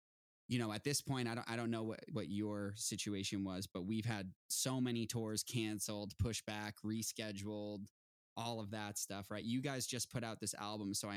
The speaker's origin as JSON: {"language": "English", "town": "Boston", "region": "Massachusetts", "country": "United States", "lives_now": "Los Angeles, United States", "said": "I'm from the East Coast. I'm from Boston"}